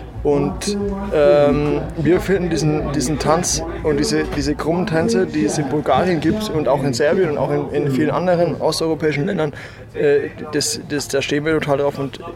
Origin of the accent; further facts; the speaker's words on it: Dietenhofen, Bavaria, Germany; Ja, wir kommen aus Dietenhofen.